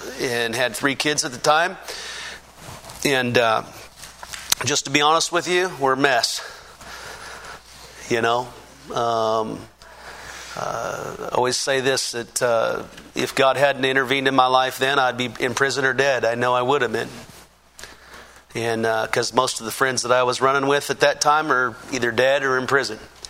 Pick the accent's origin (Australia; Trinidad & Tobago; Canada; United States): United States; Prosser, Washington; now in Kennewick, United States; Having grew up in the Yakima Valley, I grew up in Prosser, Washington. I don't know if you're familiar with that, but it's about probably 30, 40 miles west of the Tri-Cities where I'm at.